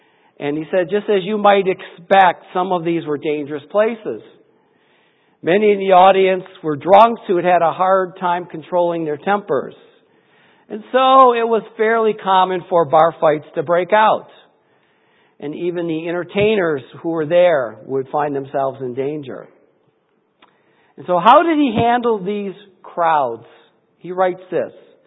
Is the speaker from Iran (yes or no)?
no; Detroit, Michigan, United States; I didn't really know it existed for quite a good part of my life growing up in Detroit.